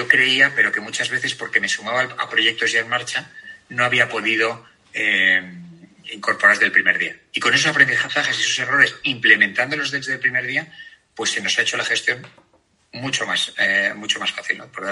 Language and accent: Spanish; Spain; also born or lived in United States; yo soy español de nacimiento, pero americano por formación. Hice la carrera en Estados Unidos y trabajé algunos años allí, aproximadamente, pues llegué a los 20, a los 30, desde los 18 a los 28 lo pasé allí.